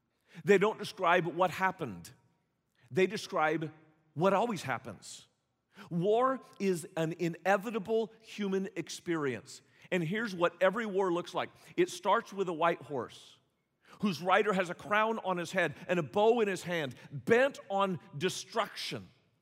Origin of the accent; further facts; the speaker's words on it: Joplin, Missouri, United States; As I would go out and speak at different places, and people learned that I was from Joplin, one of the common questions they asked was, did you know anybody who died?